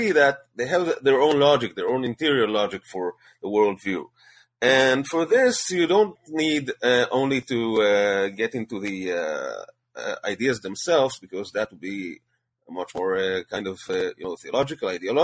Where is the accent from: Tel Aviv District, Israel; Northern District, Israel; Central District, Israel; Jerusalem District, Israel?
Central District, Israel; Bnei Brak; I grew up in Bnei Brak, which is the capital, so to speak, of the Haredi, Haredi Jews in Israel.